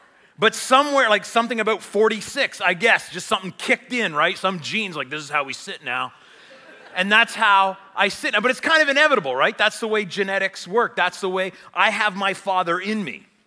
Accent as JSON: {"language": "English", "town": "Sussex", "region": "New Brunswick", "country": "Canada", "said": "By the way, I am a hick from Sussex."}